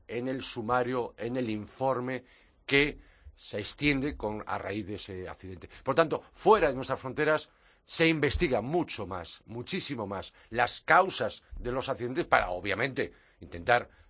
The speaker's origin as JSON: {"language": "Spanish", "region": "Galicia", "country": "Spain", "tie": "born or raised there", "said": "como decía la ley, la incumplían, como mi tierra natal, como Galicia."}